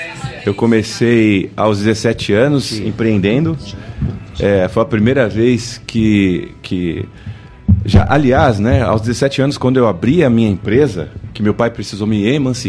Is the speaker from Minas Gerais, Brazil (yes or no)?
no; São Paulo, Brazil; born there; now in São João da Boa Vista, Brazil; Nasci em São Paulo, exato.